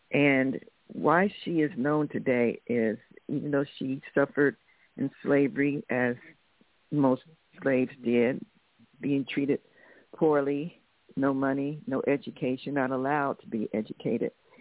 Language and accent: English; Dayton, Ohio, United States; now in Washington, United States; Well, I'm not originally from Washington. I was born and raised in Dayton, Ohio. And I come from a family of writers and musicians.